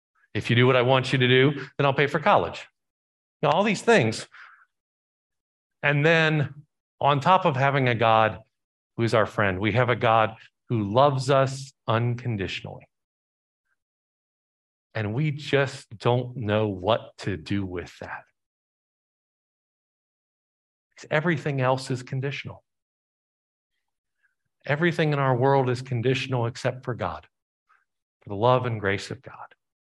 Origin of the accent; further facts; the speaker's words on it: the South, United States; Growing up in the South, there are a lot of jokes about different religious groups.